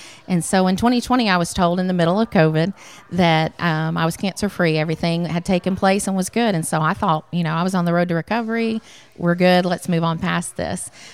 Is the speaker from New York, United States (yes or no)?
no; Memphis, Tennessee, United States; born there; now in Athens, United States; No, I was born in Memphis, Tennessee. We've been in the North Alabama area for almost 18 years. But we moved to Athens 9 years ago in August.